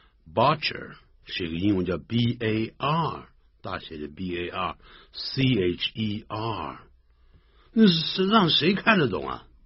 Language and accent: Chinese; China; 我们中国人很喜欢喝茶的啊。We Chinese enjoy drinking tea.